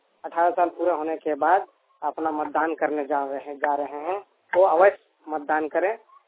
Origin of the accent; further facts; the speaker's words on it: Gomia, Jharkhand, India; बोकारो जिला गोमिया प्रखंड का रहने वाला हूँ।